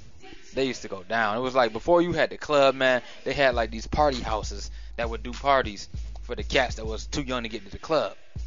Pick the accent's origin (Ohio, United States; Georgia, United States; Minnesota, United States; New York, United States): New York, United States; I'm not from New York City. I'm from New York State.